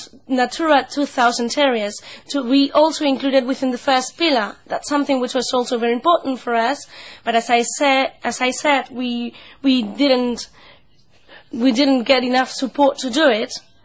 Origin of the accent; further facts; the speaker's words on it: Spain; When I talk to all these different agriculture organizations, for example in Spain, in my home country, and I talk to them